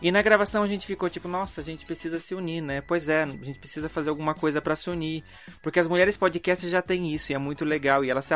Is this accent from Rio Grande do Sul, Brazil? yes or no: no; São Paulo, Brazil; eu sou muito paulista, né?